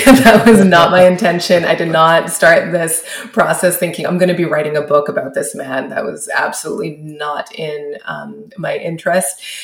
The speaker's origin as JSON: {"language": "English", "town": "Edmonton", "region": "Alberta", "country": "Canada", "tie": "born or raised there", "lives_now": "Vancouver, Canada", "said": "living in Vancouver, but also being born and raised in Amiskwichi or in Edmonton"}